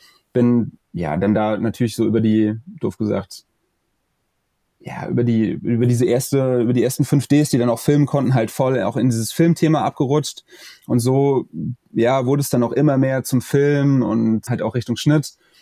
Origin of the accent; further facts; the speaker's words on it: Rhineland-Palatinate, Germany; ich komme ja hier aus Rheinland-Pfalz, also in der Nähe von Mainz.